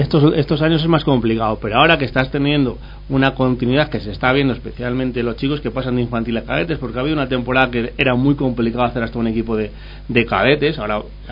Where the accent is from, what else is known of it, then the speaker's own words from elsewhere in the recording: Guijuelo, Castile and León, Spain; also born or lived in Salamanca; Yo soy guijuelense.